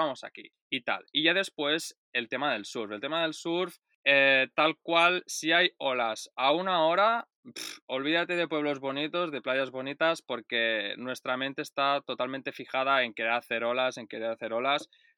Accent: Barcelona, Catalonia, Spain; Yo, claro, como vengo de Barcelona, pues quizás esto es algo que tenemos más innato, ¿no?

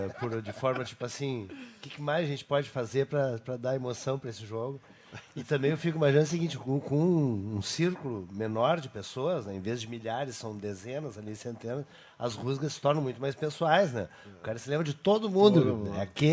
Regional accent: Rio Grande do Sul, Brazil; Eu sou gaúcho também, mas eu sou do outro tipo.

